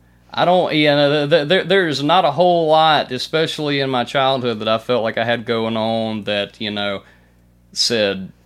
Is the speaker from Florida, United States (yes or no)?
no; Mississippi, United States; No, I am born and bred in Tallah County, Mississippi, a small town called Salus.